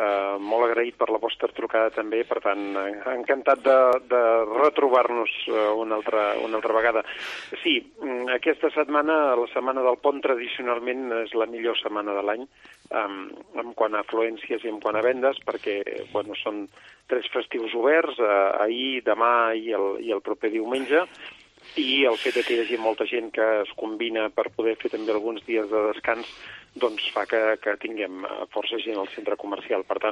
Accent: Girona, Catalonia, Spain; els qui som de Girona i els hem conegut de fa temps, encara els diguem

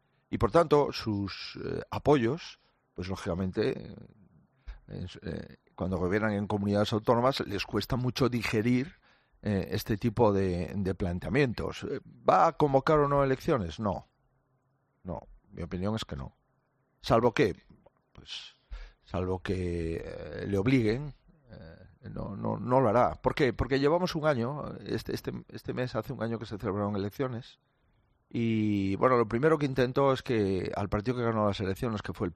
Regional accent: Spain; lamento tener que decir esto de mi presidente de gobierno

